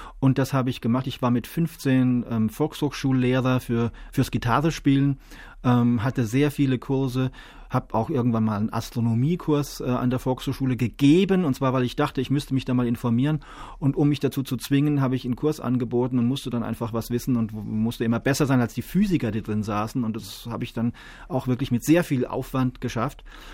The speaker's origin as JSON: {"language": "German", "town": "Lengfeld", "region": "Bavaria", "country": "Germany", "said": "Ich komme ja nur aus Lengfeld. Und so ein bisschen mit dem im Hinterkopf, der Bub vom Land"}